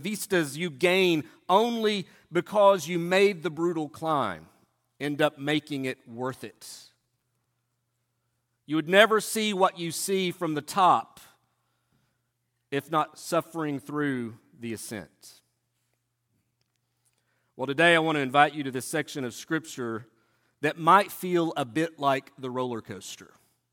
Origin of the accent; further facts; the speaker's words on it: Tennessee, United States; Growing up in East Tennessee, there were multiple entry points, practically in our backyard